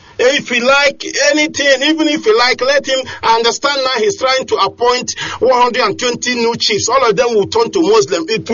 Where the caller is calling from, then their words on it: Kassel, Hesse, Germany; Please, I'm calling from Kassel, Germany.